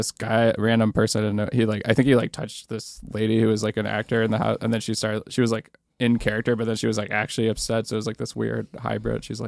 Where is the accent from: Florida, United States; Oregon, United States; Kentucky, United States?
Kentucky, United States; Louisville; it was just like a basketball hoop behind a bar in Louisville, Kentucky, my hometown I was visiting.